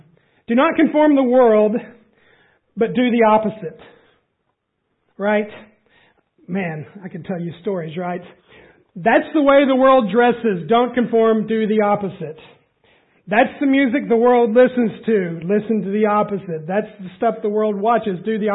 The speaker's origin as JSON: {"language": "English", "region": "Tennessee", "country": "United States", "said": "I come from East Tennessee, lots of kind of independent fundamental churches there, generations of those"}